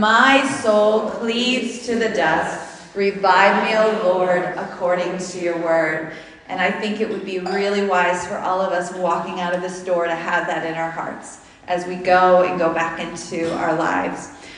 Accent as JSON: {"language": "English", "town": "Newport News", "region": "Virginia", "country": "United States", "tie": "born or raised there", "said": "I grew up in Newport News, Virginia, and I went off to college, to a Christian college in Ohio, in Cincinnati."}